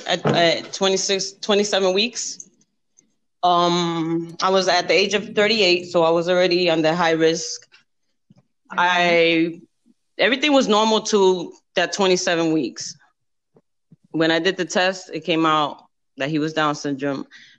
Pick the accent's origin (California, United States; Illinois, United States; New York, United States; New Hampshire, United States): New York, United States; now in Orlando, United States; born and raised in New York, living in Orlando.